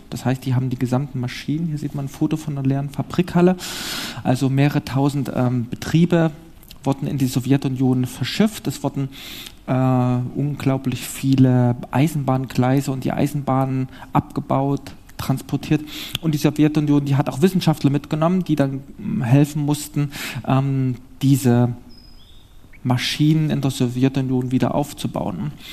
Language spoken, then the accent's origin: German; East Germany, Germany; Ich bin aus der DDR, habe in den 80er Jahren als Schüler an kleinen Computern kleine Spiele programmiert